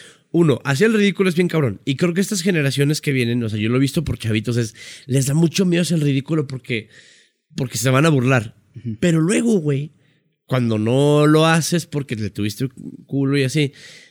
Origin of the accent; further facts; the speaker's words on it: Chihuahua, Mexico; Soy un güey de Chihuahua